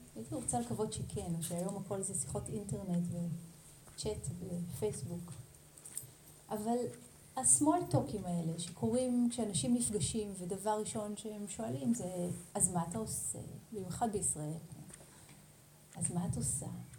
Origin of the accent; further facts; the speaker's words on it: Hadera, Haifa District, Israel; חזרתי לעיר שנולדתי בה, זאת הייתה חדרה. בחדרה יש, היה, כשאני גדלתי בה, גן אחד, בית ספר יסודי שניים, תיכון אחד.